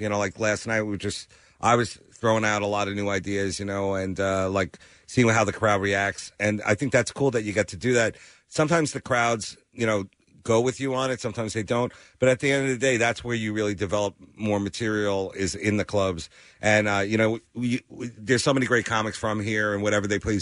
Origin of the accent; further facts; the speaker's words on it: Long Island, New York, United States; Oh, well, I played Governor's. I'm from Long Island.